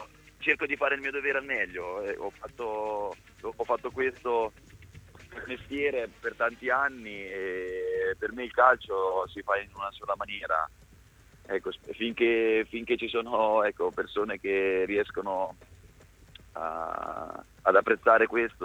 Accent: Marche, Italy; Io che sono marchigiano conosco il valore, conosco la piazza, conosco la gente

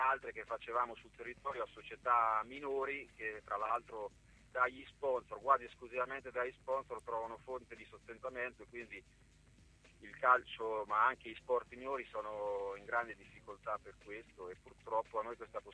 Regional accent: Ancona, Marche, Italy; E da anconetano, tifoso da tanti anni, che ha vissuto gli anni più belli e anche più bui

